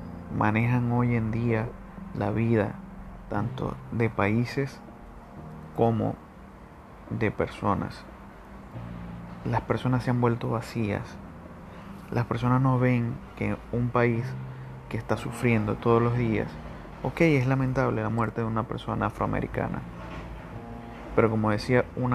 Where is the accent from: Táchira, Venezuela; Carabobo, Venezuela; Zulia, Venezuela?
Zulia, Venezuela; Maracaibo; Sí, soy venezolano, Maracaibo específicamente.